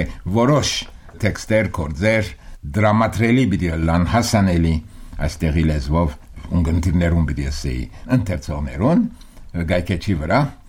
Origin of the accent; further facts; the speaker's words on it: Paris, Île-de-France, France; moved away as an adult; now in United States; Ես Փարիզ ծնած եմ, Փարիզ մեծած, ուշ ամերիկա անցած եմ